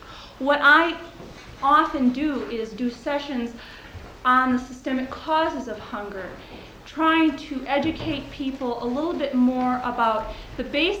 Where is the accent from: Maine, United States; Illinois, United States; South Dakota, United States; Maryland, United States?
South Dakota, United States; Sioux Falls; I'm from Sioux Falls, South Dakota